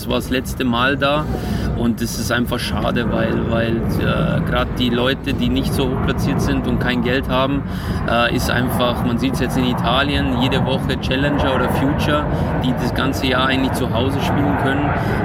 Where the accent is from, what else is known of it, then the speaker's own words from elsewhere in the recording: Germany; dass ich sehr viele Turniere in Deutschland, in meiner Heimat spielen konnte.